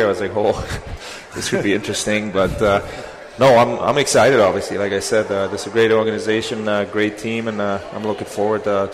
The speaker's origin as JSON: {"language": "English", "town": "Munich", "region": "Bavaria", "country": "Germany", "second_language": "English", "said": "No, I'm from Munich, so I have my Lederhosen."}